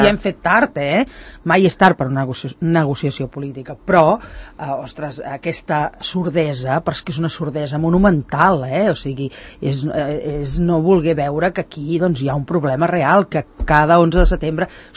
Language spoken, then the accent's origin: Catalan; Catalonia, Spain; per nosaltres com a catalans això atempta contra la nostra dignitat